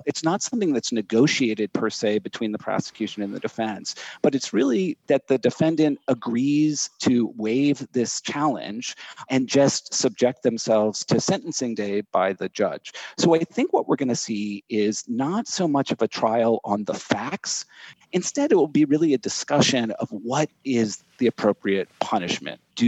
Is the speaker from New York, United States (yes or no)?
no; Massachusetts, United States; which is why Japanese authorities could reach to Massachusetts, my home state, and seek extradition of the Taylors.